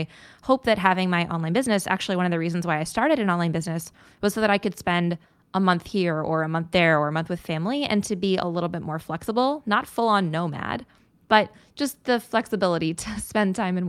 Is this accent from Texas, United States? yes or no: no; St. Louis, Missouri, United States; now in New York, United States; But I grew up in St. Louis, Missouri. And when we would visit New York as a kid, it was not my favorite.